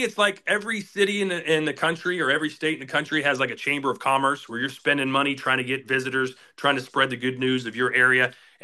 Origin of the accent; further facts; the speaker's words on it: Alabama, United States; I grew up in Alabama with a dad who was kind of like a, why would I pay for pay-per-view?